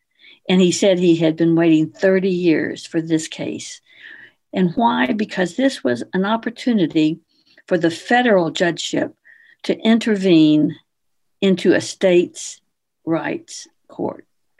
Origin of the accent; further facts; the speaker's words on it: the South, United States; And I, as a Southerner, as a white Southerner, I wish Reconstruction had lasted longer